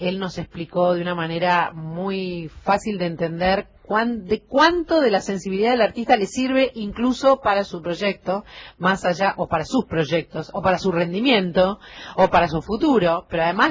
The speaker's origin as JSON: {"language": "Spanish", "country": "Argentina", "said": "somos argentinos"}